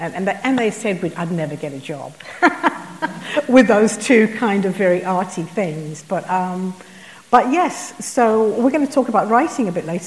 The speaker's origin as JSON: {"language": "English", "country": "Australia", "said": "everyone was signaling who they were by race, by class, and I'm from Australia, and I was just like, why are people doing this?"}